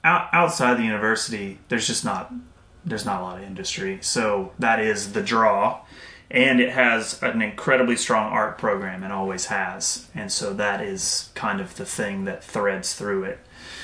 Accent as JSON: {"language": "English", "town": "Athens", "region": "Georgia", "country": "United States", "said": "I'm from Athens, Georgia."}